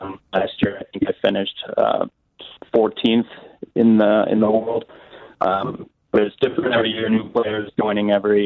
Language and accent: English; Chicago, Illinois, United States; I'm an ACL pro for the American Cornhole League, and I'm from Chicago.